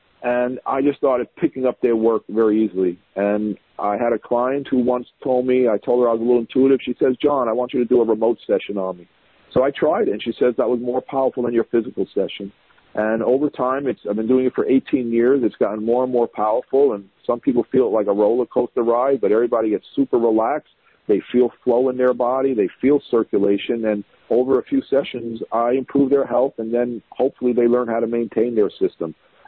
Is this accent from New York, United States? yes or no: yes; Brooklyn, New York, United States; That is basically, and I'm from Brooklyn, New York.